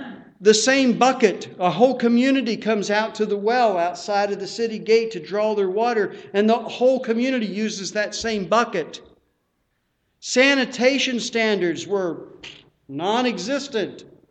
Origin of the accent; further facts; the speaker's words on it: West Virginia, United States; Another illustration, I grew up in Mineral County, West Virginia. Can you guess why it was called Mineral County?